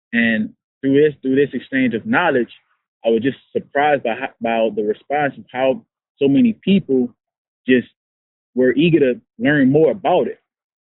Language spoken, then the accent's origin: English; New Orleans, Louisiana, United States; I'm a New Orleans native. I grew up in Uptown, Third Ward, New Orleans, heart of Magnolia, and I was surrounded by a bunch of poverty.